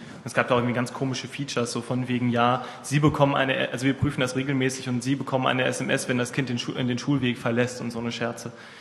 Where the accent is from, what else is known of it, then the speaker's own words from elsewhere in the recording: North Rhine-Westphalia, Germany; Ja, also ich komme aus NRW.